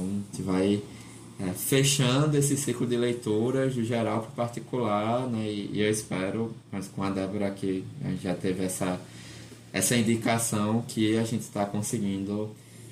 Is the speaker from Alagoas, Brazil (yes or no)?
yes; Alagoas, Brazil; porque a gente é de Alagoas, né?